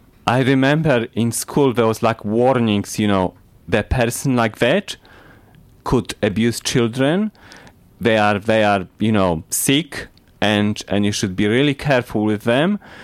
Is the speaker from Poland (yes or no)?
yes; Wrocław, Lower Silesian Voivodeship, Poland; born there; English is a second language; I was born at the same time as Anna Grodzka in 1954 in a famous city of Wrocław where famous Grotowski come from.